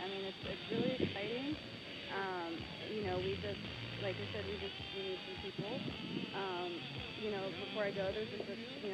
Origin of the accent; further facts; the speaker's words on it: California, United States; now in Portland, United States; No, I'm not. I'm from Northern California.